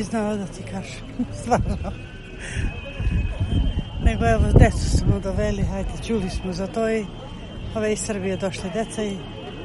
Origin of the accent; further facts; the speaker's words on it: Velika Hoča, Prizren District, Kosovo; Jer mi smo dole sa Kosova iz Velike Hoće.